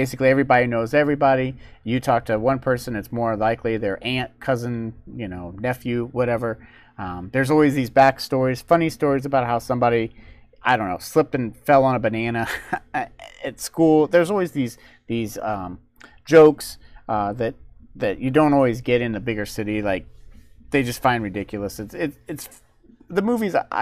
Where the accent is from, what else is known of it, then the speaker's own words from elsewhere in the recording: Indiana, United States; I'm from Indiana, so we have corn, but even ours doesn't do corn celebration.